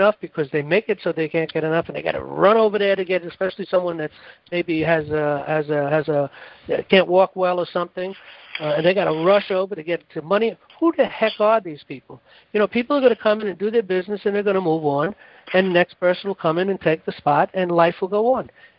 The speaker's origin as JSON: {"language": "English", "town": "New York City", "region": "New York", "country": "United States", "said": "But generally speaking, I come from New York City, and New York City people, regardless of what you might hear, are very courteous people."}